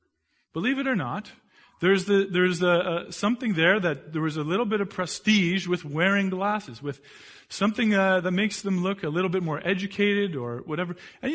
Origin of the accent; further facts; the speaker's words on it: Canada; No, I'm Canadian. I don't have an accent.